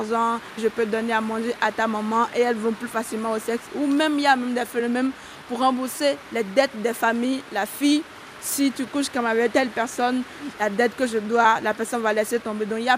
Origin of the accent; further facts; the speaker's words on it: Benin; Je suis béninoise, j'ai 23 ans.